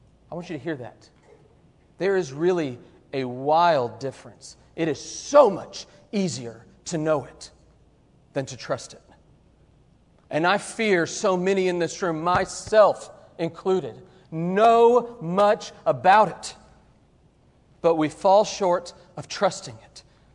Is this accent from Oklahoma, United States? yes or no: yes; Oklahoma City, Oklahoma, United States; I can recall as a child, every Sunday, growing up in Oklahoma City, my pastor, he'd preach that gospel